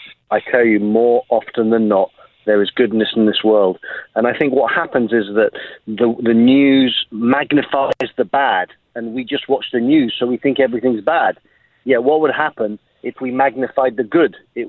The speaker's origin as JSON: {"language": "English", "region": "England", "country": "United Kingdom", "accent": "English", "said": "And I had my English accent, which also gave me an advantage."}